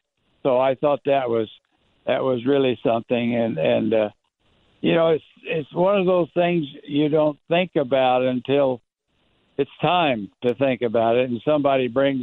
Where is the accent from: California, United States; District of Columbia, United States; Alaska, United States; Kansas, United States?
Kansas, United States; born there; also born or lived in Tulsa; I went to 13 different schools during my time, and I was born in Kansas, and we lived in all different stations where my dad was stationed in the Air Corps